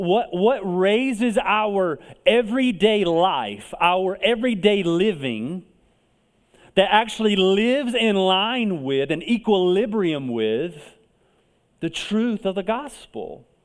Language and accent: English; Southern United States, United States; I grew up in the Bible Belt, so this is home for me.